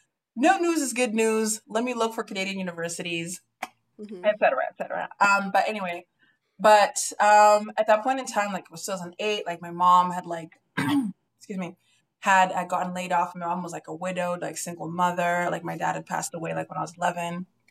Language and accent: English; Kwekwe, Midlands, Zimbabwe; also born or lived in Bulawayo; I come from Zimbabwe. I grew up in a small mining town right in the middle of Zimbabwe called Kwekwe.